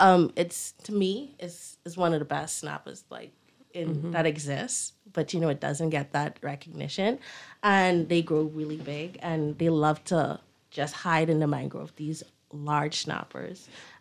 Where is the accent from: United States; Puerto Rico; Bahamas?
Bahamas; Long Cay; I would say, well, I'm from Longkey. That's in the Southern Bahamas.